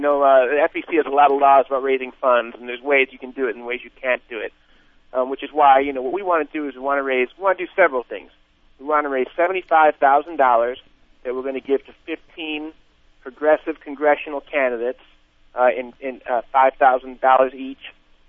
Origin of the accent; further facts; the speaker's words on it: Chicago, Illinois, United States; I'm from Chicago. You know, we take pride in these things.